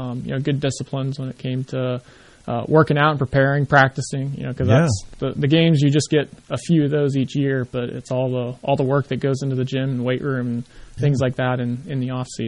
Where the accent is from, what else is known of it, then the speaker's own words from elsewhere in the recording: Springfield, Ohio, United States; So I grew up in Springfield, so west of Columbus.